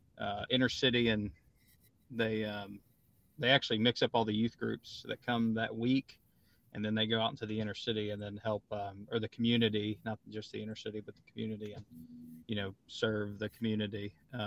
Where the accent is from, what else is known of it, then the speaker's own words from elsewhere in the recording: Shreveport, Louisiana, United States; I am 33. I'm from Shreveport, Louisiana